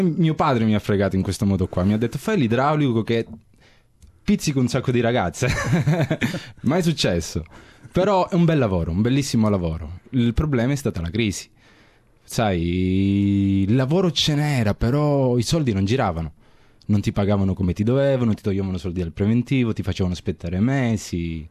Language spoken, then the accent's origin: Italian; Calabria, Italy; moved away as an adult; also born or lived in Bologna; now in Australia; io sono nato in Calabria, adesso ho 30 anni, comunque ho lasciato la Calabria quando avevo 18 anni, sono andato a Bologna.